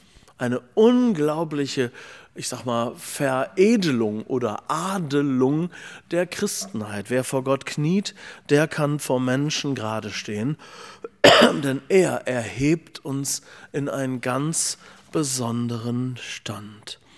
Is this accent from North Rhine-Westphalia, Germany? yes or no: yes; Essen, North Rhine-Westphalia, Germany; Meine Eltern waren beide sehr enge Mitarbeiter vom Pfarrer Wilhelm Busch in meiner Heimatstadt Essen.